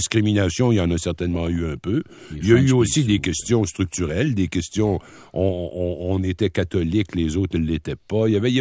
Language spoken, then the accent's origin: French; Montreal, Quebec, Canada; Alors, moi, je suis montréalais d'abord.